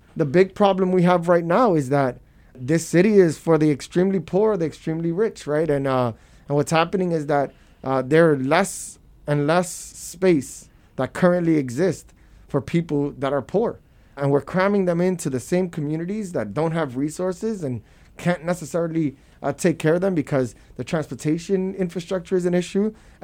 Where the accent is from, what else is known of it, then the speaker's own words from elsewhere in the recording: Brooklyn, New York, United States; So, look, Brooklyn, I was born and raised in Brooklyn, born in Cumberland Hospital, went to the public schools here.